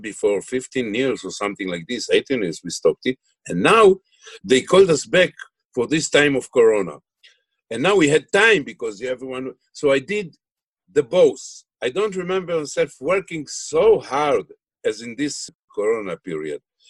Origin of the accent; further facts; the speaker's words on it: Israel; two women who came to me and asked me if I am an actor from Israel and if I play Stiesel. I told them yes.